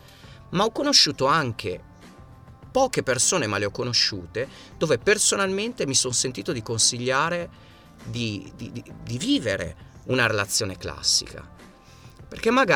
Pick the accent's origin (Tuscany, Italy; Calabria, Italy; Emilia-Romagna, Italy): Emilia-Romagna, Italy; anche perché vengo dall'Emilia e moroso è fidanzato